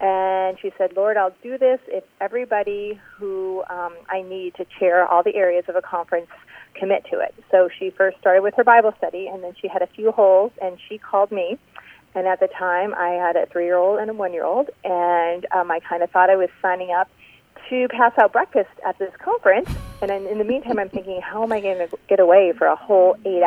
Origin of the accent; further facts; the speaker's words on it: Indiana, United States; moved away as an adult; now in Columbus, United States; And I grew up in Northwest Indiana, so I moved to Columbus after I graduated then, and then got married and have lived here ever since.